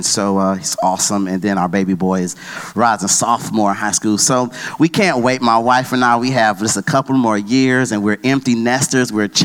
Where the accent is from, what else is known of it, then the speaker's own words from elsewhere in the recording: Buffalo, New York, United States; moved away; also born or lived in Atlanta; I am originally from Buffalo, New York. I moved from Buffalo, New York down to Atlanta.